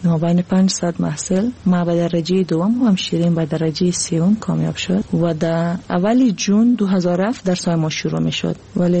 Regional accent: Afghanistan; moved away; بعد از افغانستان اومدیم

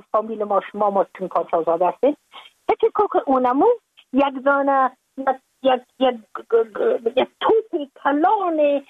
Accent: Afghanistan; moved away as an adult; now in United States; من که از افغانستان بغم آمدم من اون سال بودم 28 ساله

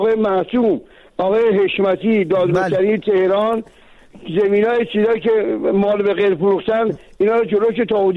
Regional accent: Mashhad, Razavi Khorasan, Iran; از مشهد هستم

